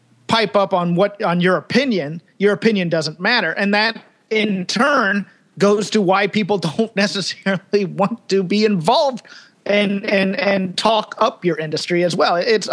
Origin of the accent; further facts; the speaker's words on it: Virginia, United States; he'd come to Southeastern Virginia like once a week to run this shitty open mic in my hometown